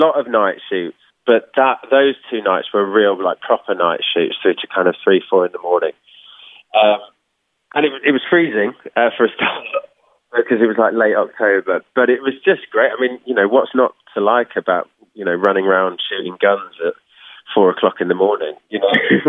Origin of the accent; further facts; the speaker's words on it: Birmingham, West Midlands, United Kingdom; So I'm from Birmingham originally.